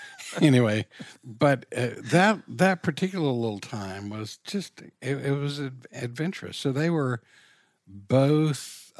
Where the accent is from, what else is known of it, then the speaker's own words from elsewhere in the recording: Richmond, Virginia, United States; I grew up in Richmond, Virginia. My family lived with another family in this huge house.